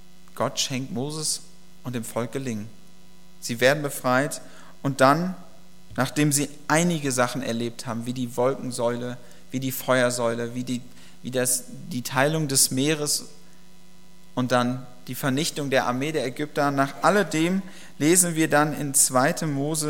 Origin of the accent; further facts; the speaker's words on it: North Rhine-Westphalia, Germany; wie man es bei uns im Ruhrgebiet sagt oder im Rheingebiet.